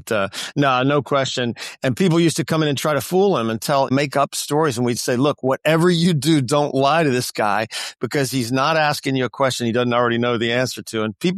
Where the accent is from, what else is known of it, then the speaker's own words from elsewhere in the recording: Florida, United States; born there; So I was born I was born just outside the Cape